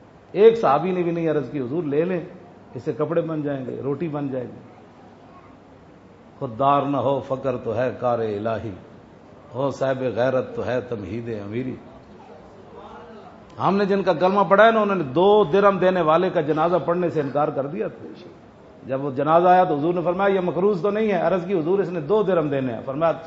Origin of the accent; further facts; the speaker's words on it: Punjab, Pakistan; ہاں جی، میں بھی پنجابی ہوں.